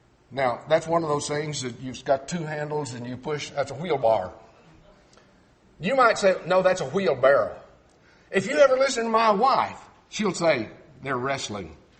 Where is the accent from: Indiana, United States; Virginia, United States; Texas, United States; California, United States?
Texas, United States; accent: Texan; Now, I can lapse over into Texan for you. I grew up speaking as a Texan